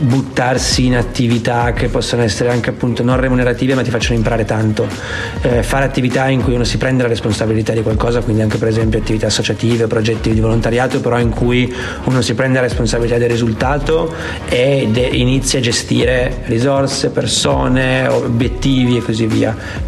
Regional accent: Turin, Piedmont, Italy; a noi è venuto anche bene perché siamo cresciuti, nati e cresciuti a Torino

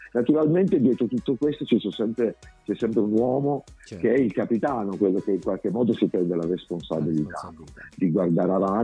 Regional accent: Marsala, Sicily, Italy; Il sale ricorda ovviamente la mia terra, le mie origini, Marsala con le sue saline

